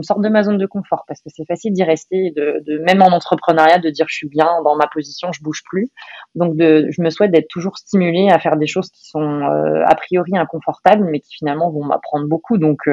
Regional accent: France; moved away; je la regarde de loin, la France, et ça reste que je l'aimerais toujours parce que ma famille et mes racines y sont.

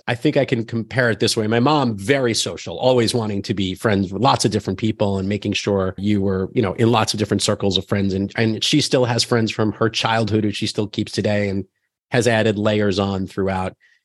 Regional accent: Rockaway Beach, New York, United States; My basketball court growing up in Rockaway Beach was on the corner of an intersection

